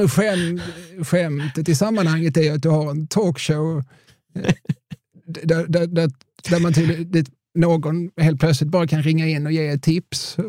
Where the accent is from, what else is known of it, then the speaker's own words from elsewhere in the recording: Eslöv, Skåne, Sweden; Men jag är ju från Eslöv.